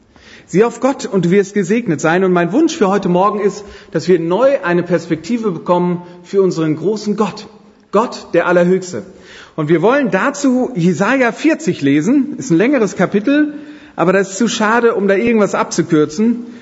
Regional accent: Düsseldorf, North Rhine-Westphalia, Germany; Ich arbeite in Köln, das als Düsseldorfer.

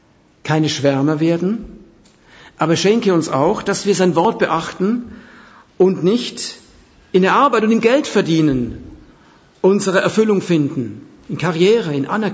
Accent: Switzerland; Ich weiß noch damals in der Schweiz, wo ich aufgewachsen bin, die Schweiz ist ja stolz auf ihre Arbeitsethik

